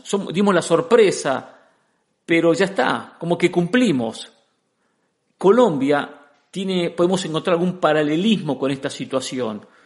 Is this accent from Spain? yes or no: no; Argentina; esto hacía referencia como argentino, el sentirnos protagonistas